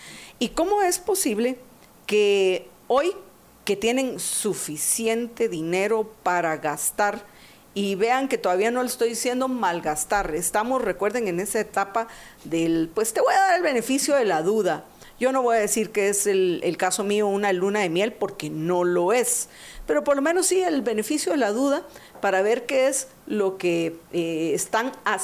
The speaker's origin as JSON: {"language": "Spanish", "country": "Guatemala", "said": "como tributaria guatemalteca"}